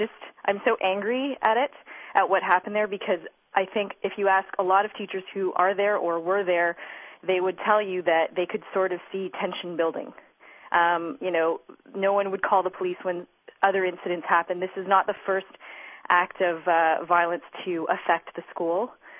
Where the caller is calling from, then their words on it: Ontario, Canada; I'm actually calling from outside of Toronto.